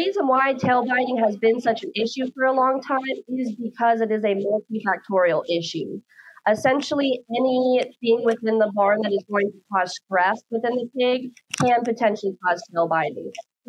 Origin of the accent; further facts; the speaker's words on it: Lubbock, Texas, United States; moved away as an adult; now in Minnesota, United States; I am originally from West Texas, Lubbock specifically.